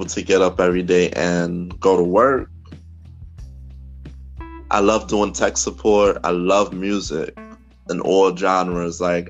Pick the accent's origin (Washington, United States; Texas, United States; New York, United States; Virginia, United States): New York, United States; Brooklyn; 32 years of life. No? Born and raised in Brooklyn, New York. Lived in the same area for 32 years.